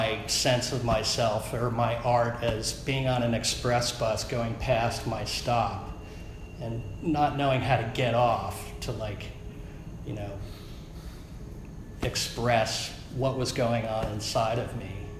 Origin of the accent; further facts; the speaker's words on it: New Jersey, United States; born there; I was born in 1961 in New Jersey, Catholic mother, agnostic Protestant father